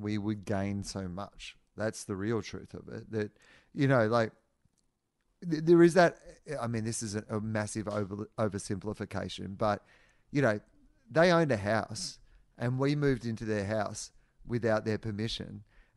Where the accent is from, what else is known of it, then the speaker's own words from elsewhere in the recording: Australia; I always felt, and you were always told as an Australian comedian, that the first 10 minutes would be a bit rough.